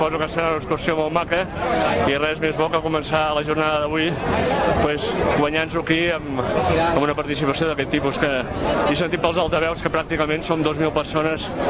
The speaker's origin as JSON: {"language": "Catalan", "town": "Vilafranca", "region": "Catalonia", "country": "Spain", "said": "per nosaltres que som de Vilafranca ho tenim aquí al costat"}